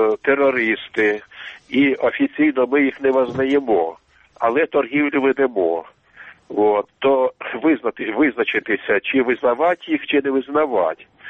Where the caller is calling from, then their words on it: Uzhhorod, Zakarpattia Oblast, Ukraine; місто Ужгород.